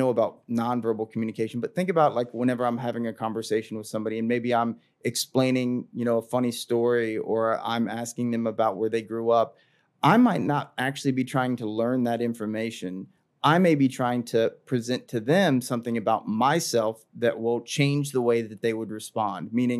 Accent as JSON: {"language": "English", "town": "Montgomery City", "region": "Missouri", "country": "United States", "tie": "born or raised there", "said": "Montgomery City, Missouri."}